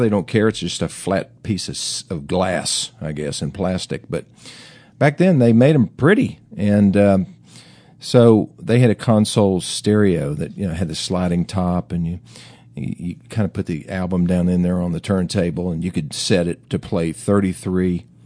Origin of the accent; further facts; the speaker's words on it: Greeneville, Tennessee, United States; were made in my hometown, Greeneyville, Tennessee?